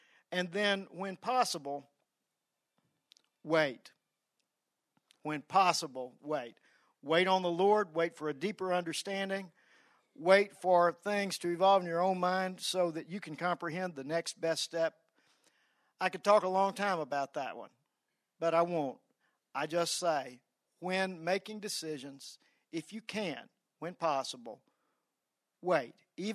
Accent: Arkansas, United States; Now, I came from Arkansas, so I was not in a state of learning at the time.

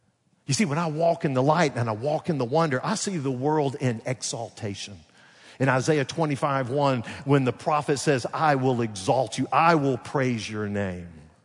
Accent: Alabama, United States; They said, "Where are you from?" I said, "Alabama."

